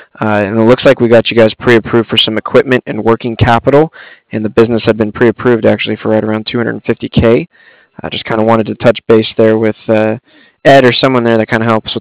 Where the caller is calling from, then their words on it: Cardiff, Wales, United Kingdom; So I'm calling on from Cardiff here.